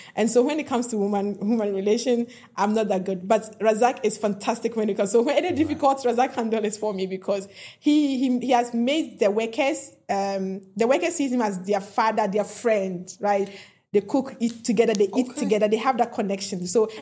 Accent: Belgium; I'm from Belgium, of course.

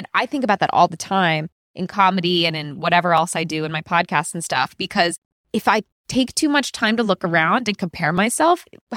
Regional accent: Connecticut, United States; now in New York, United States; I'm from Connecticut. I'm from the East Coast. I went to NYU.

